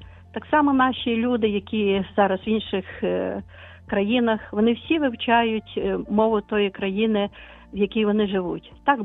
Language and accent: Ukrainian; Chernivtsi Oblast, Ukraine; born there; Я дякую Богу за той край, в якому я народилася. Я народилася на Буковині, або як називали колись Бесарабію, і наша місцевість була під Румунією, під окупацією.